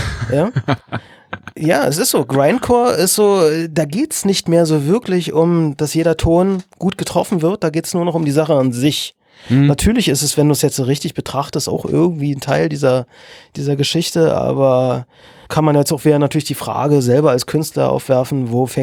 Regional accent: Germany; das können wir uns als Deutsche natürlich nicht vorstellen, weil wir haben einen anderen geschichtlichen Background.

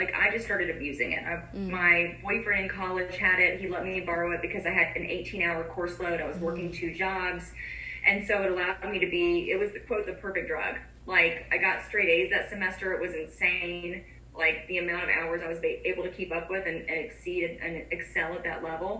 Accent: Alabama, United States; now in Kentucky, United States; Well, I'm from Alabama originally, but I live in Kentucky, so

